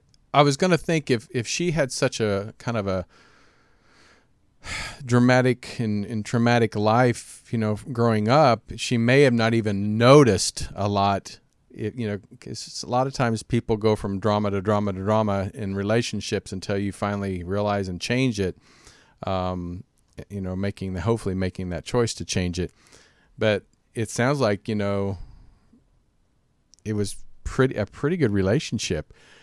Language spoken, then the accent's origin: English; Kansas, United States; Yeah, I don't know if you remember I'm from Kansas. I grew up in a small town, but I went to college in Wichita, Kansas